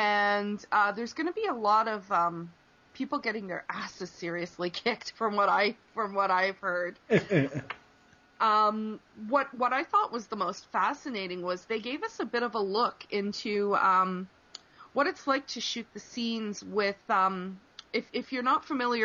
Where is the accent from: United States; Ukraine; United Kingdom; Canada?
Canada; as a Canadian, I think that's kind of cool